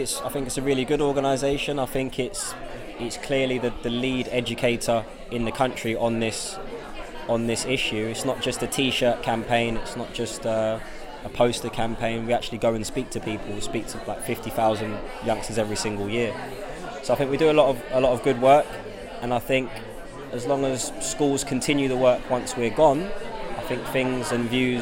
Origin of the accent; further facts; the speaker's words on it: London, United Kingdom; born there; I was born in London.